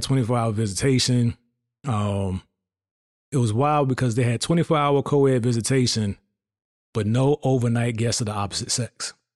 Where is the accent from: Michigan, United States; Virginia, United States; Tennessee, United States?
Virginia, United States; I'm from Virginia.